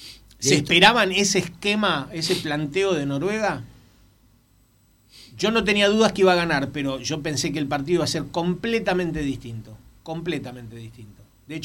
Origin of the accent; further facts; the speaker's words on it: Argentina; Yo soy argentino.